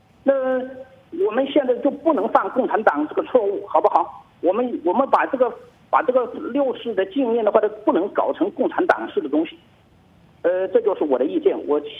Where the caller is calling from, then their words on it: Hubei, China; 我是湖北的